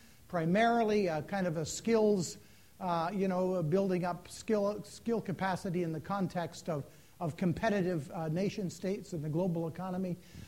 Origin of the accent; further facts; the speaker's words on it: British Columbia, Canada; As you know, I'm from British Columbia.